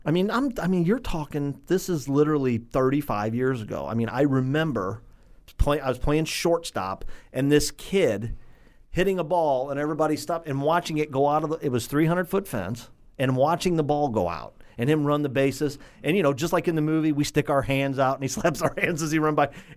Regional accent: Madison, United States; Okay, you guys, I grew up in Madison.

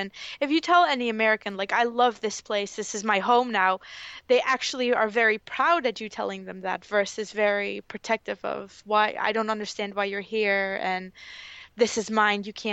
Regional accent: Netherlands; I am originally from the Netherlands. I have spent most of my childhood living all over the world, different places. And as I moved, I moved every 4 years, so I never really settled somewhere.

